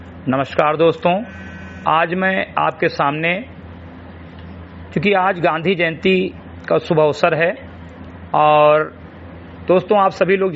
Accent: Samrigarhi, Uttar Pradesh, India; ग्राम सभा समरीगढ़ी विकासखंड मैनपुरवा जनपद बहराइच का मूल निवासी हूँ

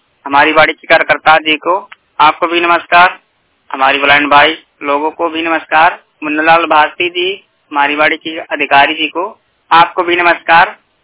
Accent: Ramnagar Kathautiya, Uttar Pradesh, India; District जिला बस्ती ग्रामीण क्षेत्र का हूँ मैं, और क्षेत्र का नाम भी बता देता हूँ, ग्राम रामनगर कठौतिया के निवासी हूँ मैं।

